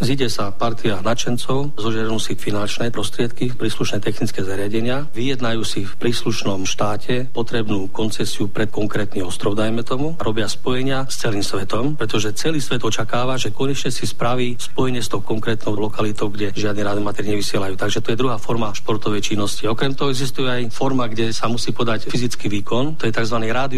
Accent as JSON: {"language": "Slovak", "town": "Košice", "region": "Košice Region", "country": "Slovakia", "said": "lebo som jej povedal, že som Košičan"}